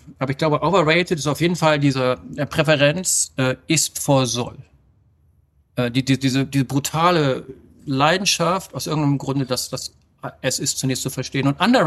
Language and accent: German; Bremen, Germany; moved away as an adult; also born or lived in Münster; now in Brisbane, Australia; Ich bin in Bremen groß geworden. 20 Jahre Bremen und dann 10 Jahre Münster. Und dann bin ich ja 1998 damals noch unter dem Deckmantel von SAP und Ares nach Brisbane gegangen.